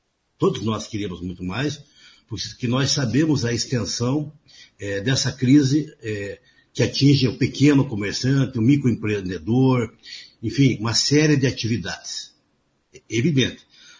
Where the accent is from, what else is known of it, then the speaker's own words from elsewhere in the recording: União da Vitória, Paraná, Brazil; da minha terra natal, de União da Vitória.